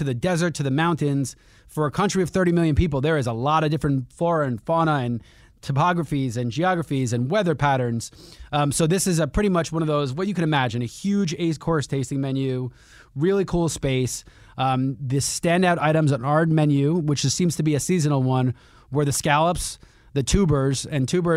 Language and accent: English; New York, United States; Being a New Yorker, I love my Chinese food.